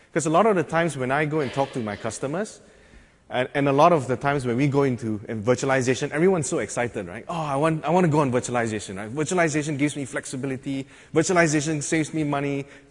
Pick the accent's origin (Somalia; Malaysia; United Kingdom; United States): Malaysia; So I'm from Malaysia. … I'm from Infant Consulting Group. I work out of the Singapore office. I'm actually based in Malaysia, so I live in Malaysia.